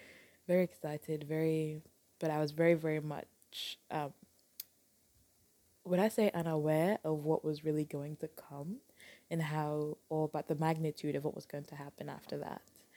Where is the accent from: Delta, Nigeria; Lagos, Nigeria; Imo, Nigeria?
Lagos, Nigeria; I'm from Lagos.